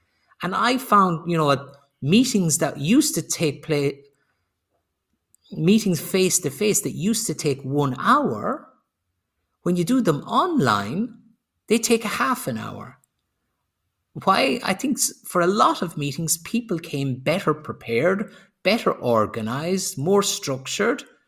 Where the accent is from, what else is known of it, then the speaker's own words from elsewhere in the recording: Ireland; Yeah, no. I maybe it's because I'm Irish. I'm not as tall as, and I expect everybody to be much taller.